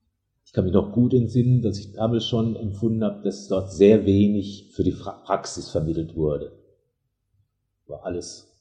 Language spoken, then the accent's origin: German; Dresden, Saxony, Germany; born there; Ich bin 1942 in Dresden geboren.